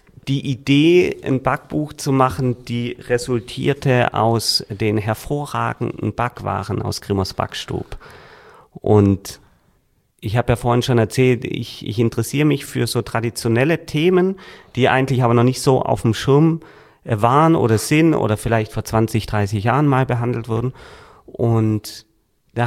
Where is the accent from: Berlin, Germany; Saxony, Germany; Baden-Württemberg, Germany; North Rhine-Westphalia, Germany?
Baden-Württemberg, Germany; Reutlingen; Und ich komme aus Reutlingen und wir kamen dann über Heidelberg, Heilbronn